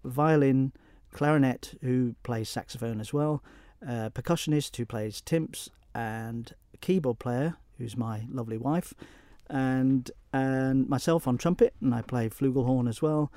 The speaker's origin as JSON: {"language": "English", "country": "Isle of Man", "said": "I'm from the Isle of Man and how proud I am of being Manx and proud I am of the Isle of Man."}